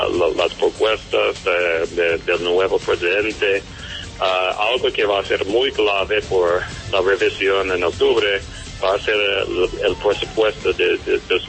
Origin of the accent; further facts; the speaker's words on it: United States; No soy colombiano, soy americano, entonces.